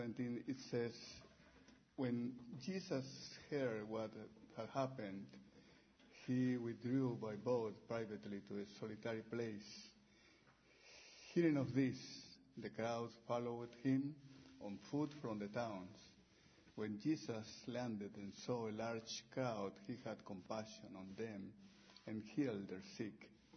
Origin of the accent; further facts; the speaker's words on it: Veracruz, Mexico; moved away as an adult; now in United States; I'm from Veracruz in Mexico. And I moved to the U.S. 11 years ago with my family.